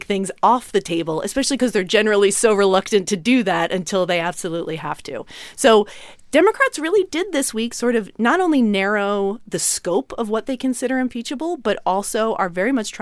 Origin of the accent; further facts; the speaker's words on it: Philadelphia, Pennsylvania, United States; we are doing a live show in my hometown of Philadelphia on Friday, April 26th.